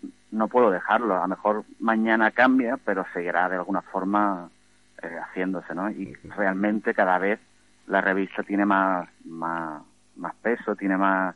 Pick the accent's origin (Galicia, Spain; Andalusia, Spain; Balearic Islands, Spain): Andalusia, Spain; Jerez de la Frontera; Yo soy de Jerez